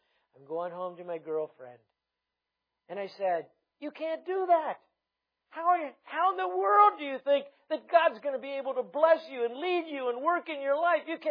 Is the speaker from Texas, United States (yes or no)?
no; Ohio, United States; He was from Oregon. I was from Ohio. And he came from a Christian family. I came from a non-Christian family.